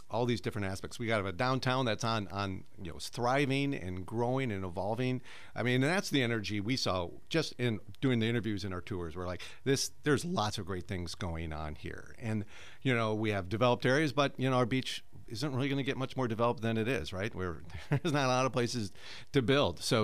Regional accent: Wisconsin, United States; also born or lived in California; now in Pensacola, United States; I'm originally from Wisconsin, and the last 3 years, my wife and I were out in California in a tourism community up in the mountains outside of L.A.

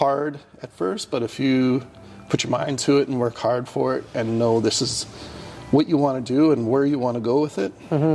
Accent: Calgary, Alberta, Canada; So for me, I grew up in Calgary in Parkdale and right at the Foothills Hospital.

